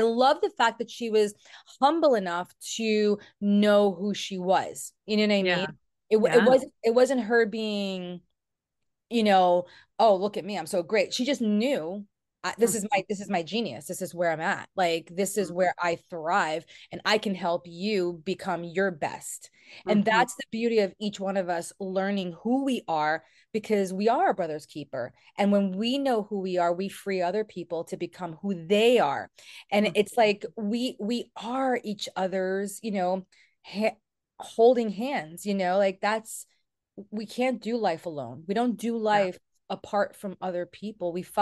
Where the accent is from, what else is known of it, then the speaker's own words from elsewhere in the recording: New York, United States; Sorry, I am from New York.